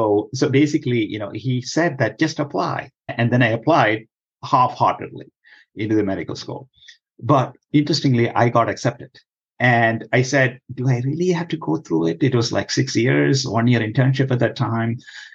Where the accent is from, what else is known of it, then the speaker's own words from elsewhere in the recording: India; moved away as an adult; now in United States; I'm from India, right?